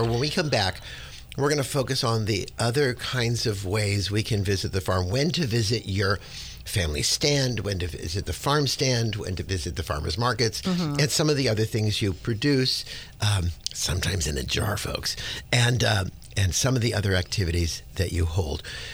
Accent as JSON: {"language": "English", "region": "California", "country": "United States", "tie": "born or raised there", "said": "And growing up in California, our idea of sweet is food."}